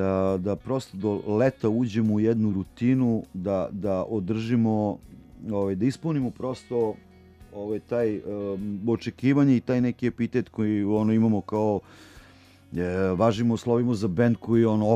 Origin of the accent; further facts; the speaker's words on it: Smederevska Palanka, Šumadija and Western Serbia, Serbia; pa onda u Smederevskoj Palanci u mom rodnom gradu